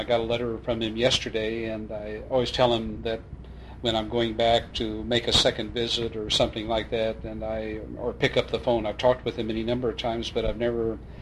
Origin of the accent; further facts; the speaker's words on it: Kansas, United States; As a kid growing up in Kansas, I never in my wildest dream would have ever thought something like this would have.